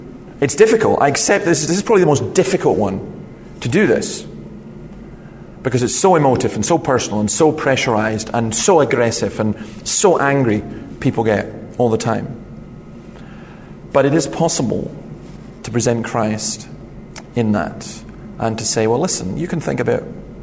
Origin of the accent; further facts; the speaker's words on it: Scotland, United Kingdom; probably even being Scottish comes above my sexuality and my identity.